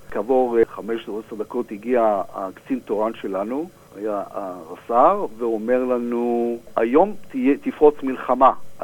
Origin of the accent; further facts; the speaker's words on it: Herzliya, Tel Aviv District, Israel; moved away as an adult; now in Australia; הגעתי פה לאוסטרליה לפני 40 שנה, גדלתי בנוף ים בהרצליה.